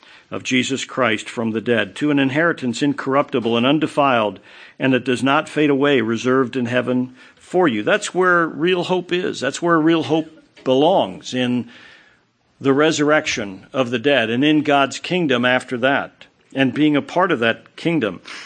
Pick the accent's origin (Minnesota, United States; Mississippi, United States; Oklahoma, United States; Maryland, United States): Maryland, United States; And growing up in Western Maryland